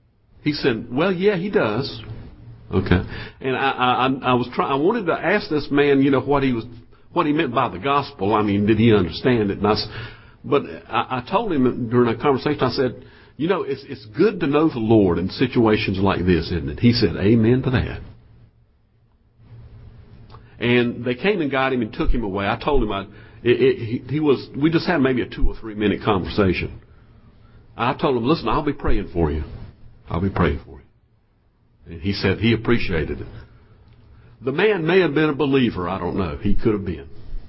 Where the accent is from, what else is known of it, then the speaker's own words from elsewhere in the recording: Durham, North Carolina, United States; I said, well, I'm from Durham.